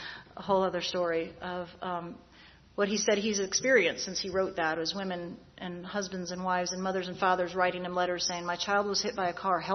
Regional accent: Dunwoody, Georgia, United States; See, I'm from Dunwoody.

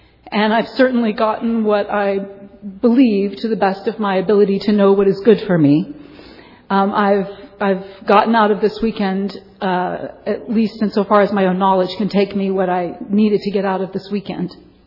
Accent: Berlin, Germany; It's morning. I'm from Berlin. It's night there. I came here from Berlin to be with you.

